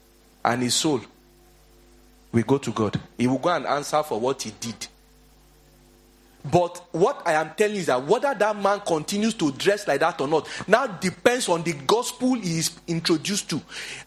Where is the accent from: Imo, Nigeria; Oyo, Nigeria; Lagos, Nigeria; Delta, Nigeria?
Lagos, Nigeria; I'm from Lagos.